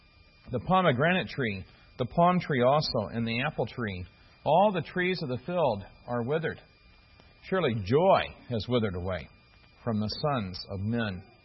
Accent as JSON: {"language": "English", "region": "Midwest", "country": "United States", "tie": "born or raised there", "said": "It may have been different where I grew up in the Midwest, which was part of the so-called Bible Belt"}